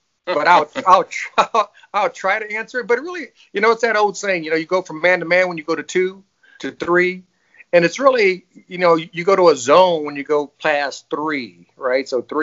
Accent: Fort Wayne, Indiana, United States; Born and raised in Fort Wayne, Indiana, to a biracial parenthood back in the 60s and 70s, which wasn't probably a great thing to be biracial back then in Indiana.

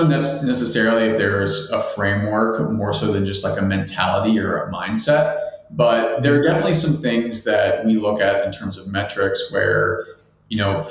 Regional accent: Ohio, United States; I mean, I'm from Ohio. I had spent some time in New York and was living obviously in the West Coast after grad school.

